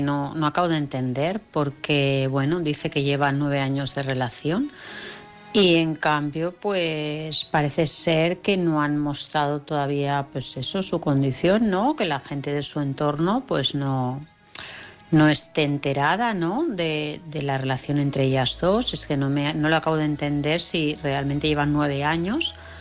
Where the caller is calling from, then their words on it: Vilassar, Catalonia, Spain; de Vilasá.